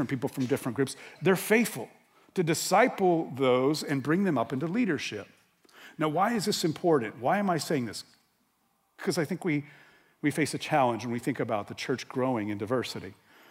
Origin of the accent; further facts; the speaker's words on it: New Mexico, United States; if you're not familiar with New Mexico, my home state, New Mexico is a minority-majority state.